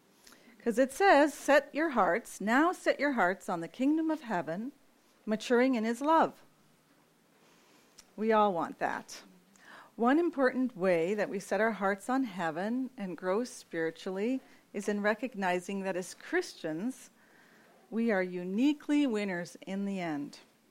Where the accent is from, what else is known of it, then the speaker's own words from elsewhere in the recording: Upper Kalskag, Alaska, United States; also born or lived in Minnesota; But my story began in Southwest Alaska. Here. Who knew? I was born in Minnesota, 6 months old. My parents left for the mission field. They answered the call of God and became missionaries in a little Eskimo Indian village.